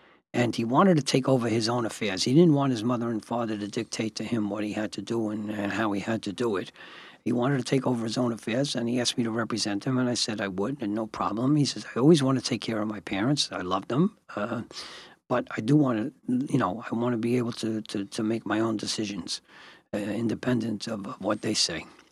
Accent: Brooklyn, New York, United States; But where I come from Brooklyn. That doesn't work in Brooklyn.

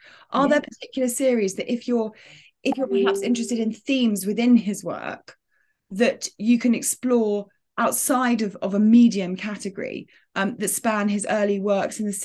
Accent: England, United Kingdom; as somebody, as an English person, yes, I've been to Yosemite

